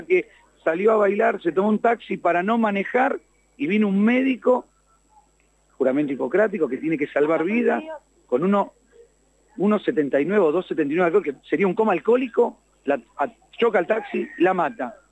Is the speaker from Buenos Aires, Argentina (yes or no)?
yes; Buenos Aires, Argentina; y yo soy de Buenos Aires, y me llega todo lo que pasa en Mendoza